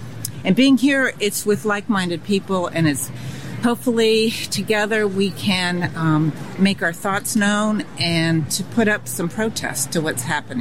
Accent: Reston, Virginia, United States; I'm from Reston, Virginia.

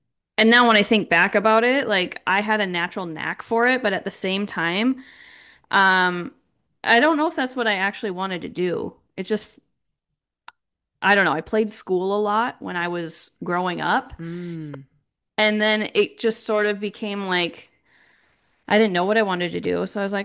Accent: Minneapolis, Minnesota, United States; Yeah, so I grew up just outside of Minneapolis, Minnesota

